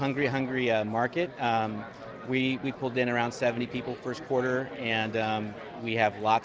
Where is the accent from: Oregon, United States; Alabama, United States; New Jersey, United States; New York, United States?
Oregon, United States; Portland; I'm from Portland, Oregon.